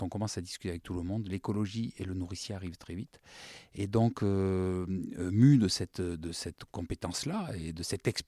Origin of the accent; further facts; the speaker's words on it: Sainte-Foy-la-Grande, Nouvelle-Aquitaine, France; born there; je suis foyen aussi, donc je suis né à Sainte-Foy-la-Grande.